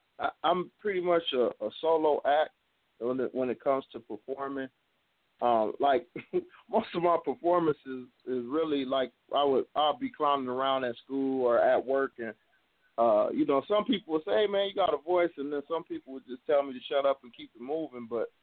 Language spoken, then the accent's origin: English; Akron, Ohio, United States; now in Phoenix, United States; Born and raised in Akron. Attended Buchtel High School, Griffin for Life, moved out to Phoenix area, just to get away from the cold. But Akron is still in my heart.